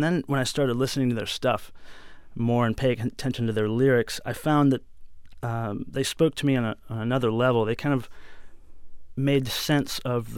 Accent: Stow, Ohio, United States; Yeah, I'm from Stowe, Ohio. They're from Akron, which is basically the same neighborhood.

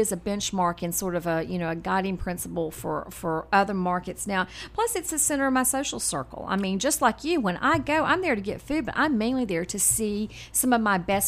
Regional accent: Boone, North Carolina, United States; now in Chapel Hill, United States; I grew up in Watauga County near Boone, so I'm from way back up in the hills.

